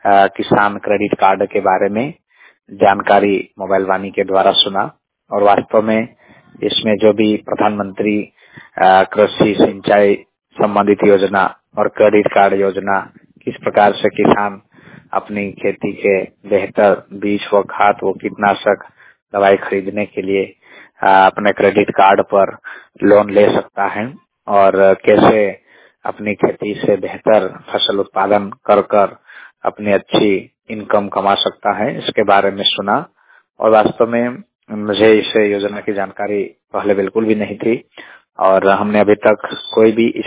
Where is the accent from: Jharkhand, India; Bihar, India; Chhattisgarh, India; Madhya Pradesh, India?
Madhya Pradesh, India; Phalaur; और मैं पाटी तहसील के ग्राम पंचायत फलौर का निवासी हूं।